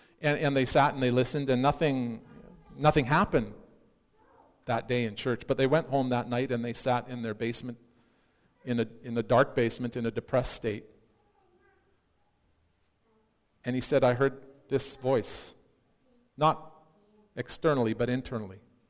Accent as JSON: {"language": "English", "town": "Cape Town", "region": "Western Cape", "country": "South Africa", "tie": "born there", "said": "I was born in South Africa, in Cape Town. under apartheid. I was, in their system, a person of mixed race."}